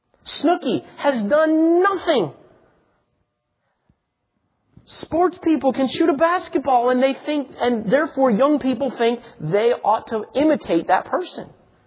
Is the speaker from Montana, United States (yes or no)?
no; Indianapolis, Indiana, United States; I grew up in Indianapolis, and when I was in my late teens, early 20s, the Billy Graham Crusade came to town.